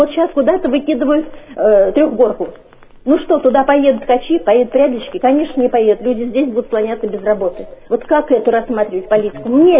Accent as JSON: {"language": "Russian", "region": "Moscow", "country": "Russia", "said": "я москвичка."}